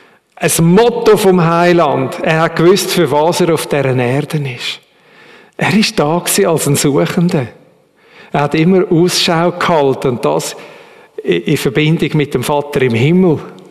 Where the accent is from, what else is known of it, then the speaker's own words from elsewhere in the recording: Switzerland; Gerade Schweizer in unserem Alter. Es tut mir weh, als Schweizer, oder?